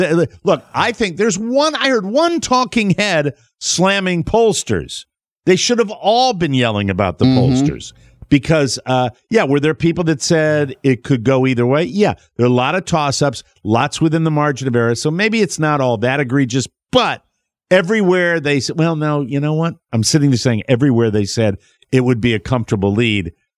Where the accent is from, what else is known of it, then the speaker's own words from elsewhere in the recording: Virginia, United States; Because my what I like to think of still is kind of my home state, Virginia, was sitting there.